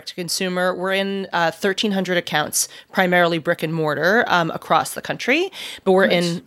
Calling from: Brooklyn, New York, United States; I am calling in from Brooklyn, New York

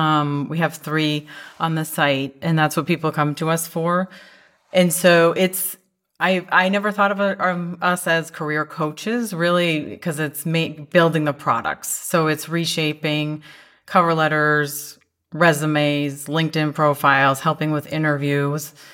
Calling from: Vilnius, Vilnius County, Lithuania; I'm calling from Vilnius, Lithuania.

